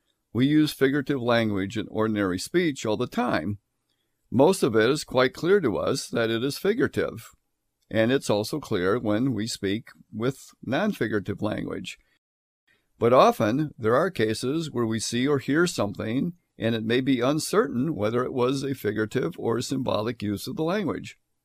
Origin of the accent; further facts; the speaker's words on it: United States; But as an American, I could go into the post exchange and buy all the candy I wanted